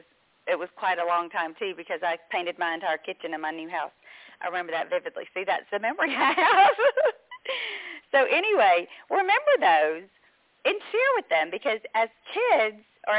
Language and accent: English; Mississippi, United States; I grew up in Mississippi